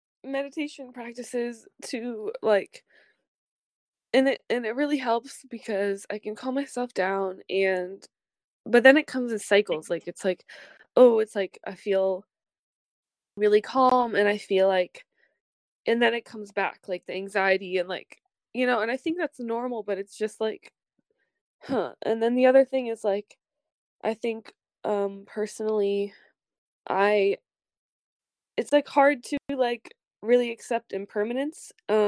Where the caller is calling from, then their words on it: Bellingham, Washington, United States; Hi, I'm calling in from Bellingham.